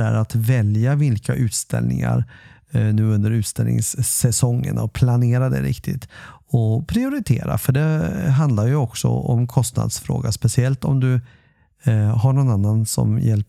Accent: Stockholm, Stockholm County, Sweden; Jag är uppväxt i Stockholm, inte så långt ifrån Älvsjömässan där Stockholms hundmässa håller hus.

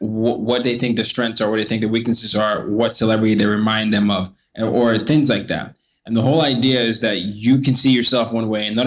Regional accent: Nigeria; I'm from Nigeria, and I grew up in 5 countries and 4 continents by the time I was 17.

